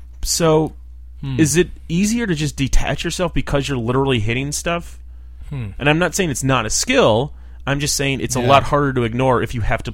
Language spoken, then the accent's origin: English; Chicago, Illinois, United States; Which is completely dumb considering I'm from Chicago.